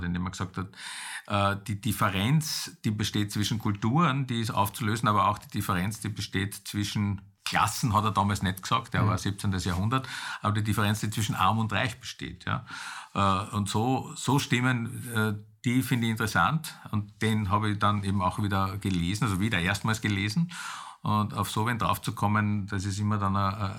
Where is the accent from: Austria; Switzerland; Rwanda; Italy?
Austria; Vienna; Dann bin ich Österreicher, dann bin ich Europäer, kein Problem.